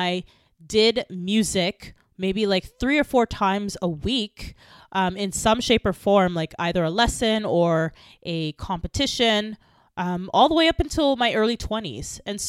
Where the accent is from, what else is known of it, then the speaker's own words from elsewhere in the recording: Canada; I am of Bajan Jamaican descent. I was born and raised in Canada, and my parents are from Barbados in Jamaica.